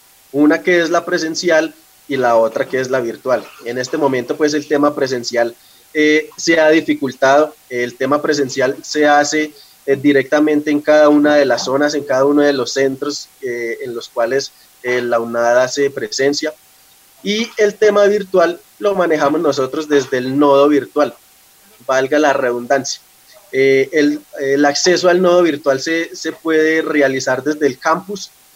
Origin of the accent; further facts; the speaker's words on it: Medellín, Antioquia, Colombia; accent: paisa; No, no, yo soy paisa, yo soy de la ciudad de Medellín.